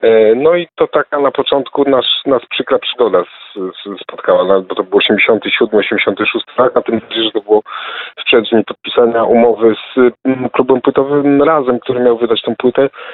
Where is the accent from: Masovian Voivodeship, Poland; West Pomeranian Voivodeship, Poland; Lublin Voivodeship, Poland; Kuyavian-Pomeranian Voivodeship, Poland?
Kuyavian-Pomeranian Voivodeship, Poland; Bydgoszcz; jesteśmy z tego samego miasta, pochodzimy z Bydgoszczy